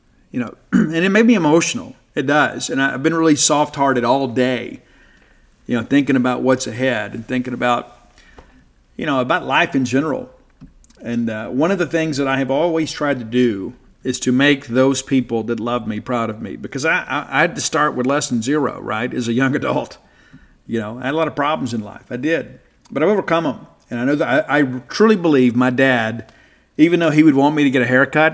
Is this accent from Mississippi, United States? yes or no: yes; Mississippi, United States; And again, I am from South Mississippi, and I have been to both funerals and weddings where fights broke out.